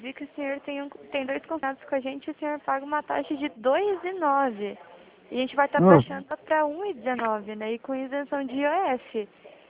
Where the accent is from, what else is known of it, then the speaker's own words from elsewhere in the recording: Curitiba, Paraná, Brazil; É, não, eu sou aqui de Curitiba